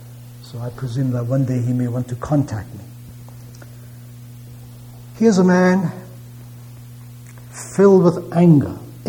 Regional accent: Shanghai, China; English is a second language; I'm also from Shanghai, and I've also been to a prison and to a labor camp." I spoke to him in Shanghai dialect.

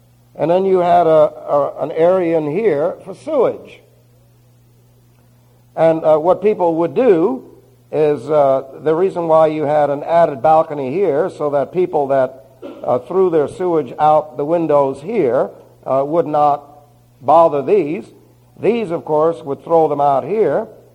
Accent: New York City, New York, United States; Now, when I was a boy growing up in New York City, that was quite common.

